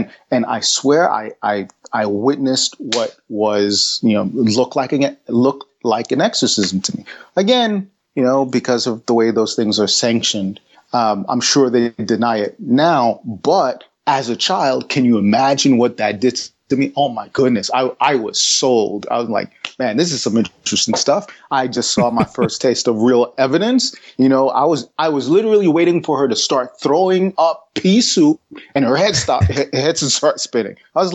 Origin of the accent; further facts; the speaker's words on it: Brooklyn, New York, United States; I grew up in New York, where in an Afro-Caribbean neighborhood. I'm Haitian. And, grew up with Jamaicans, et cetera. I grew up in Brooklyn. And I grew up Roman Catholic, right?